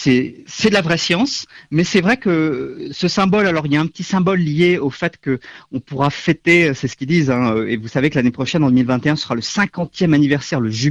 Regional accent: France; je suis français

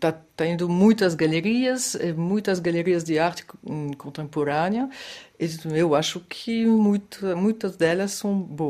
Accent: Normandy, France; Portuguese is a second language; Em Deauville, muito, porque eu sou da Normandia

